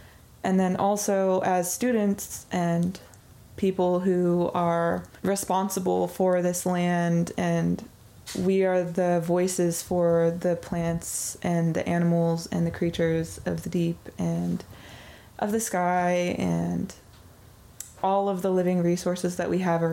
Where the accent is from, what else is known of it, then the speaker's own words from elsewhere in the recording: Washington, United States; I am from the Lummi Nation. I am from Kwajalleep, which is part of the Hwasanich Nation on Vancouver Island.